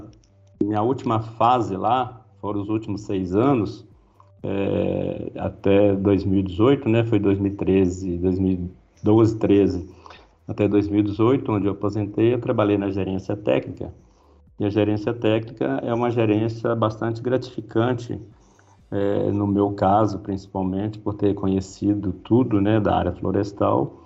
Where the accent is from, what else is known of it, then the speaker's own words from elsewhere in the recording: Guanhães, Minas Gerais, Brazil; born there; eu tenho hoje 61 anos de idade, eu nasci em Minas Gerais, na cidade de Guanhães, na verdade, um distrito de Guanhães.